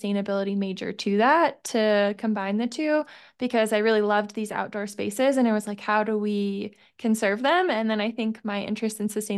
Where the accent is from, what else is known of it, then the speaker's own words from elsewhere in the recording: Midwest, United States; I grew up in the Midwest, but got to spend some summers doing some guiding in Utah.